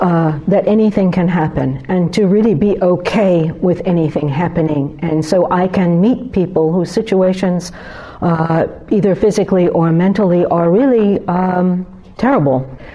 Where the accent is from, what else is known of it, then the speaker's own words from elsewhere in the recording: New York, United States; I'm from New York.